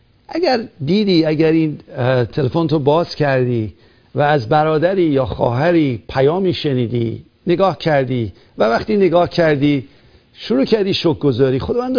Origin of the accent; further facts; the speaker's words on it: Iran; moved away; من و شمایی که از ایران اومدیم